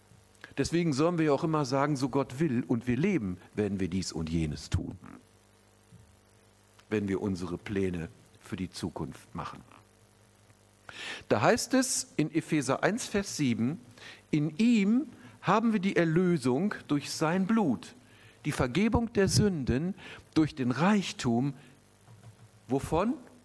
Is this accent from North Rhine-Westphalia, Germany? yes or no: yes; North Rhine-Westphalia, Germany; da merkt man, ich komme aus Nordrhein-Westfalen